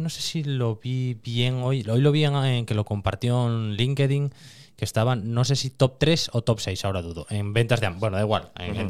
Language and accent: Spanish; Cerredo, Asturias, Spain; now in Oviedo, Spain; Bueno, yo soy de Cerredo, pero llevo aquí ya muchos años.